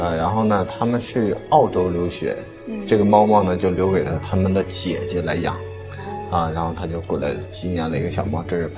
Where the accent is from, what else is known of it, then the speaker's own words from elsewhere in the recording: Northeast China, China; 我是来自东北的，出生在东北。